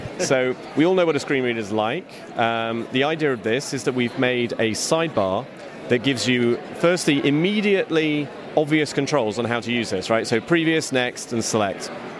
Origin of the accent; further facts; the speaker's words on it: Texas, United States; I am indeed a Texan, and I won't deny it. And I prefer Texas to England.